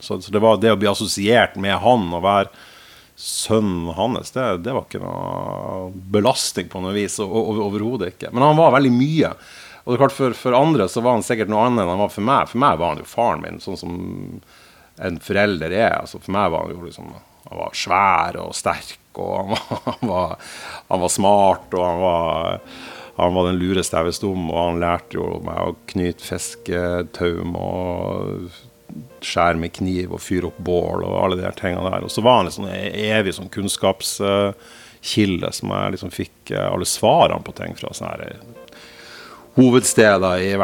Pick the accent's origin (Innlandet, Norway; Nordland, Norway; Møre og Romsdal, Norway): Nordland, Norway; Fauske; Ja, han var jo mye på Fauske i Nordland. Der jeg vokste opp